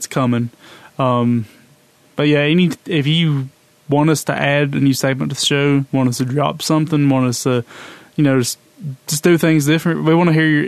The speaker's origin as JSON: {"language": "English", "region": "Alabama", "country": "United States", "said": "We're the only ones that are brave enough to admit we're from Alabama."}